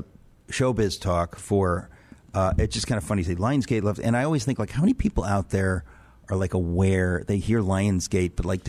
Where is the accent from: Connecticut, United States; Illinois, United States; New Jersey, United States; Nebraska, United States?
Connecticut, United States; Danbury; I grew up in Danbury, Connecticut, and that actually went on.